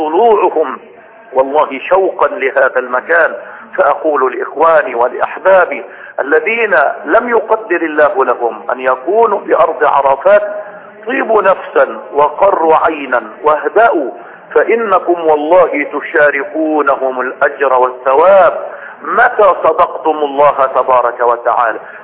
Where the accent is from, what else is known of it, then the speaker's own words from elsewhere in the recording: Egypt; بلدنا مصر